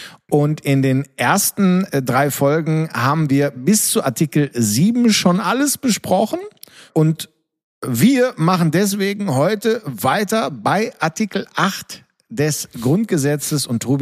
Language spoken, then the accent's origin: German; Netherlands; ich bin Niederländer